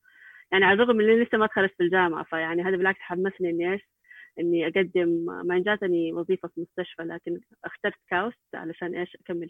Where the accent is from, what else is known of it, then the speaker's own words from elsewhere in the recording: Saudi Arabia; اللي إحنا بنمر فيها كسعوديين